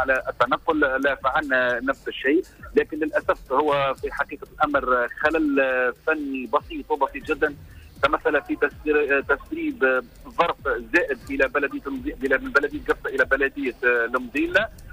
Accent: Tunisia; احنا كشعب تونسي نتحملوا النتائج

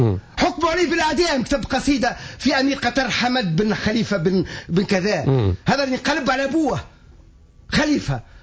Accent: Tunisia

